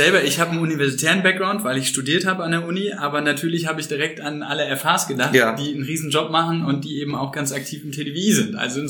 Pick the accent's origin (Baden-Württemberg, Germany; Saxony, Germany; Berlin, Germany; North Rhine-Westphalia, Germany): North Rhine-Westphalia, Germany; Cologne; Als Kölner muss ich jetzt Bier sagen